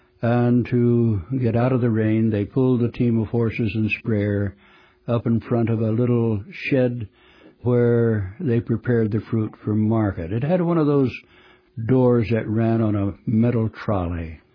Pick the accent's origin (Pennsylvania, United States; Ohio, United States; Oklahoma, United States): Ohio, United States; Findlay; Well, I was born and raised near Findlay, Ohio.